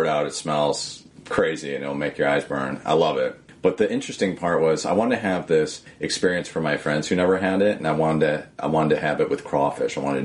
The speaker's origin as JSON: {"language": "English", "region": "Southern US", "country": "United States", "said": "I'm from the South, and something that happens down there is shrimp boils, crawfish boils"}